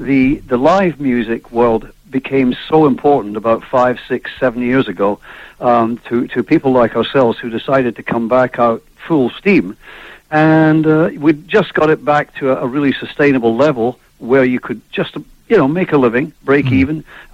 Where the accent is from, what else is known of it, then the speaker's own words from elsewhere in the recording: Scotland, United Kingdom; moved away as an adult; now in London, United Kingdom; we're a British band. We grew up in Scotland and started in Scottish bands, and everybody moved to London